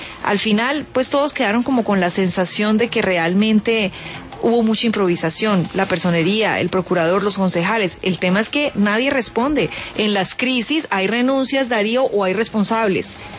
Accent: Bogotá, Colombia; como ciudadana y como bogotana

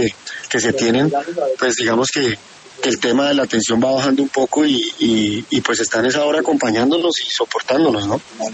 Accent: Colombia; como colombiano me siento orgulloso de estar comandando esta misión

